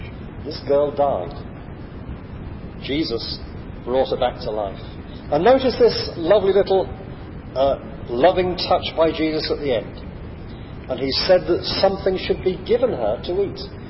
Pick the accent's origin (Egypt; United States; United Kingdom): United Kingdom; England; Of course, we have to remember we're English, most of us, and that the English don't behave like that. We're very much stiff upper lip.